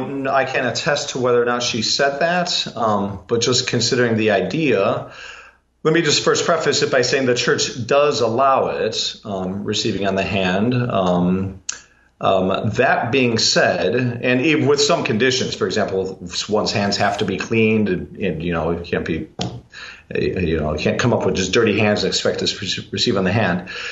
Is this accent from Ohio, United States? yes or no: yes; Cleveland, Ohio, United States; In fact, that was the order I grew up in back in Cleveland, Ohio.